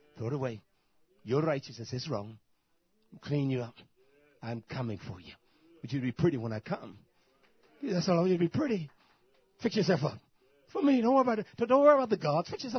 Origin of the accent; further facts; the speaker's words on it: South Carolina, United States; You from South Carolina? Yes.